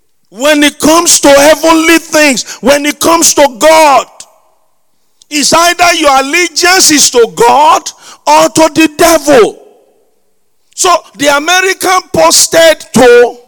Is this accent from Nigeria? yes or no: yes; Nigeria; You are looking at somebody who is a former Nigerian.